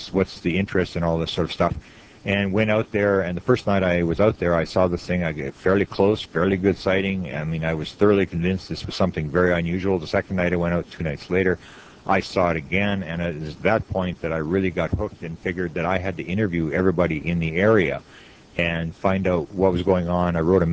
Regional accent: Manitoba, Canada; I'm from Canada, and I'm in the province right in the middle, is the province of Manitoba, which is directly for Americans, is directly above North Dakota. It is considered to be one of the coldest places in the world

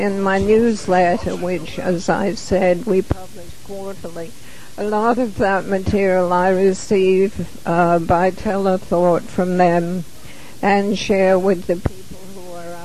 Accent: England, United Kingdom; now in Santa Barbara, United States; when I was in England, and I grew up in England.

